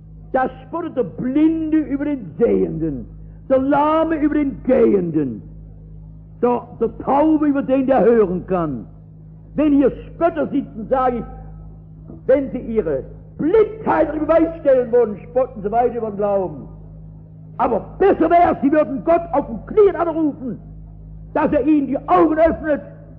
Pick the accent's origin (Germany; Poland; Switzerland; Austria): Germany; Baden-Württemberg; Als Schwabe sagt man bei einem mit dem saudummen Geschwätz.